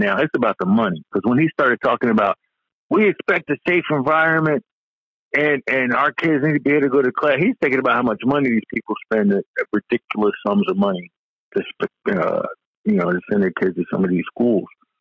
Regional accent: United States; I'm just thinking about it like this, because I'm an American, obviously

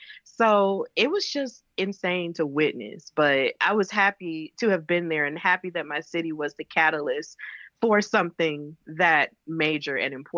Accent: Birmingham, Alabama, United States; in my hometown of Birmingham, Alabama, shout out to us

